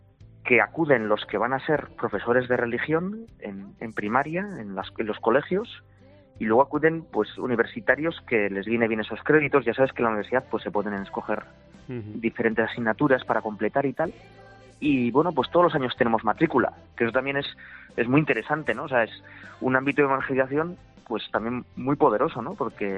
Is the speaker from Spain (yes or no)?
yes; Iturmendi, Navarre, Spain; yo soy natural de un pueblo muy pequeñito que no es muy conocido, Iturmendi, está al lado de Alsasua. Y yo tengo 47 años, me ordené hace 22 y nada, he estado en Estella